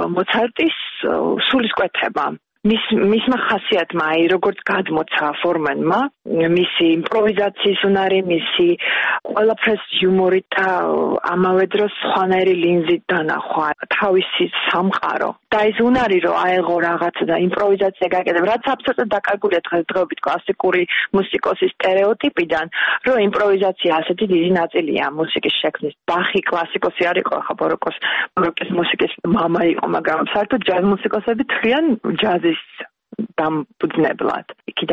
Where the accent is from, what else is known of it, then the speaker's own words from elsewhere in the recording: Tbilisi, Georgia; გავიზარდე პლეხანაოზე და ამას ძალიან დიდი მნიშვნელობა აქვს ჩემთვის, იმიტომ რომ ქალაქის ცენტრი და ეს ხმაური და რითმი, რამაც აკომპონიმენტი გაუკეთა ჩემს ბავშვობას